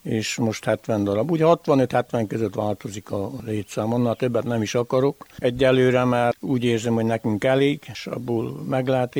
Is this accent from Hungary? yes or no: yes; Hungary; Jásolban születtem, 72-ben, itt nevelkedtem fel, és a gazdálkodásnak szántuk az életünket.